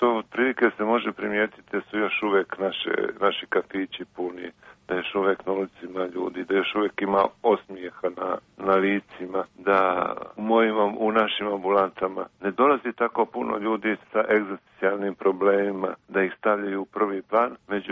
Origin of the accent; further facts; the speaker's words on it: Montenegro; Možda je to kod nas u Crnu Goru malo drukčije.